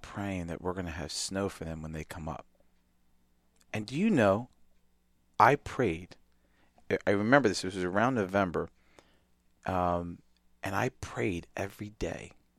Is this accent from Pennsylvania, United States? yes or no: yes; Berwyn, Pennsylvania, United States; also born or lived in Valley Forge; And we grew up in Berwyn. I went to St. Monica's School, and then we moved up to Valley Forge.